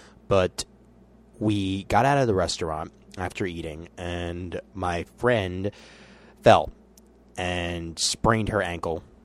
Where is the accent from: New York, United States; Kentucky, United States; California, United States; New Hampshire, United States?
New York, United States; considering that this is my home state. This is the New York Comic Con.